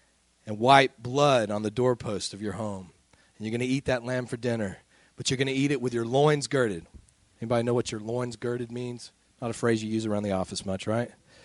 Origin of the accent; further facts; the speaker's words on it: United States; You know, most of us growing up in America, we grow up with a certain mentality, don't we?